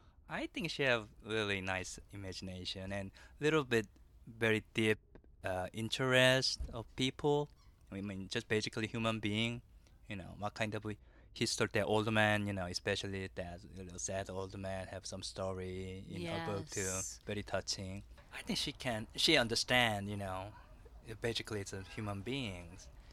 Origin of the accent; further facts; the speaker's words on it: South Korea; English is a second language; because I came from Korea.